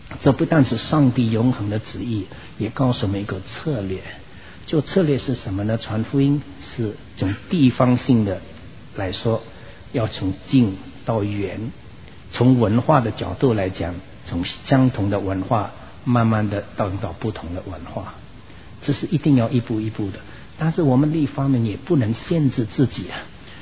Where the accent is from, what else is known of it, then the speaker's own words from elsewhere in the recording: Indonesia; 我因为我是在印尼长大